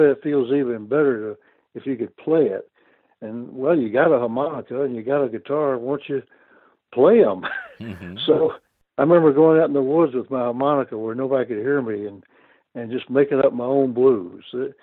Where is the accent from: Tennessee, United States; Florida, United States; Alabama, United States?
Tennessee, United States; Memphis; also born or lived in Kosciusko, Mississippi; Well, I was born in Kosciuszko, Mississippi, and in 1944, and in 1947, we moved to Memphis, Tennessee, and that's where I grew up.